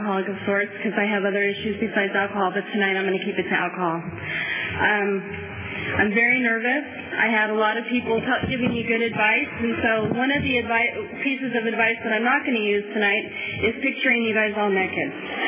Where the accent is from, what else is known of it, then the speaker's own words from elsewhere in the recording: San Jose, California, United States; now in Visalia, United States; When I say my mom, I'm talking about my mom, where I grew up in San Jose.